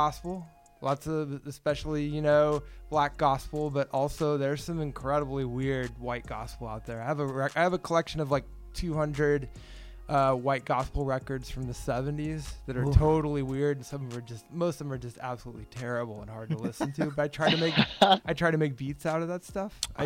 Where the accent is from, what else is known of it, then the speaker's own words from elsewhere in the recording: Kansas, United States; now in New York City, United States; And I moved to New York City as soon as I can in 1997. I moved from Kansas to New York City.